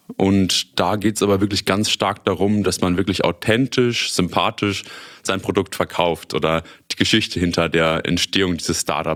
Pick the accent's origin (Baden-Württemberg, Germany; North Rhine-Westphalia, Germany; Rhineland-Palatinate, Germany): North Rhine-Westphalia, Germany; Münster; ich bin 27 Jahre alt, komme gebürtig aus Münster, habe hier auch damals Abitur gemacht und bin dann nach meiner Schule nach Osnabrück für das Studium gegangen